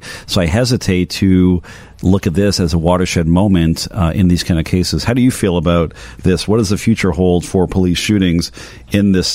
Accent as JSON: {"language": "English", "country": "Canada", "said": "There's stores now popping up in every province back in my home country. Most provinces have raised the minimum age to 19 to align with the drinking age. Of course, in Canada, the drinking age is 19."}